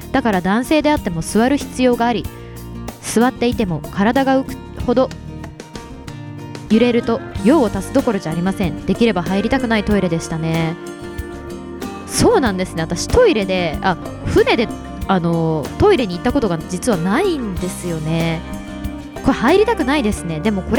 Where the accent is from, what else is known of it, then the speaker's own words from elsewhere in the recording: Hamamatsu, Shizuoka, Japan; 浜松、地元なのになまってしまいました、今静岡県の浜松のライブハウス